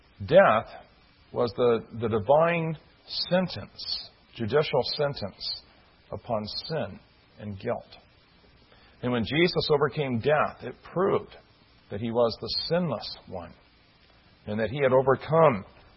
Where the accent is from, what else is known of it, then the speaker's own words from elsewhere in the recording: Bible Belt, United States; Now, I grew up in the Bible Belt at a time when the average person knew that there was one true God.